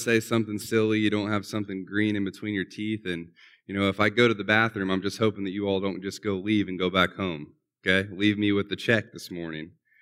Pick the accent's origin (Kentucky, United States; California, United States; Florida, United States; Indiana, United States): Indiana, United States; Columbus; I grew up in Columbus, Indiana.